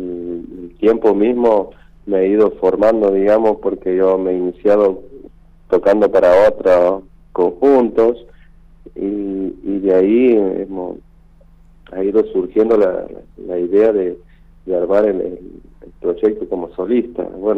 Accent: Villa Unión, Santiago del Estero, Argentina; now in Córdoba, Argentina; Yo soy oriundo de Villa Unión, en Santiago del Estero, queda en el departamento Mitre de la provincia de Santiago, al sur de Santiago sería. Y bueno, ahí hemos nacido, nos hemos criado y hoy en día, bueno, estoy aquí en Córdoba

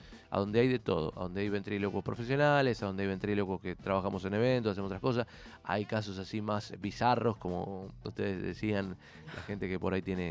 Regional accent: Buenos Aires, Argentina; No, somos de acá de Buenos Aires.

